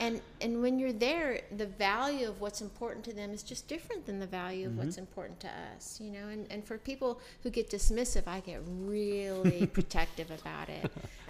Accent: Kansas, United States; born there; it's like I was born in Kansas, but I'm an Army brat, so I grew up a little bit everywhere with a German mm-hmm. mother

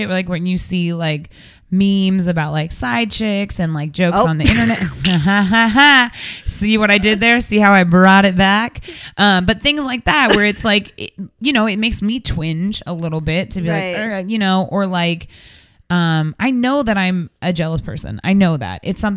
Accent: Seattle, Washington, United States; Because that's the other thing, is I'm from Seattle and he's from LA. So, like, we come and see each other's family.

